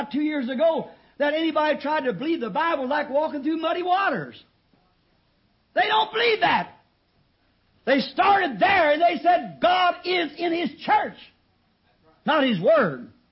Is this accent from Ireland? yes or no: yes; Ireland; Now, I'm an Irishman.